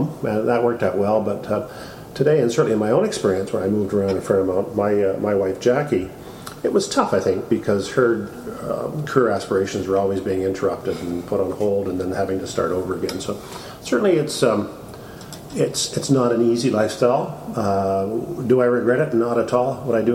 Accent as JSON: {"language": "English", "town": "Portage la Prairie", "region": "Manitoba", "country": "Canada", "tie": "born there", "also_born_or_lived": "Vancouver / Germany", "said": "We moved around a lot. I mean, I was born in Portage la Prairie. We then moved to Vancouver."}